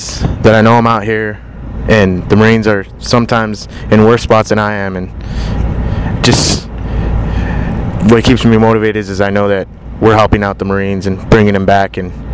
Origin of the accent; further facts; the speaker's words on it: Santa Fe, New Mexico, United States; From Santa Fe, New Mexico.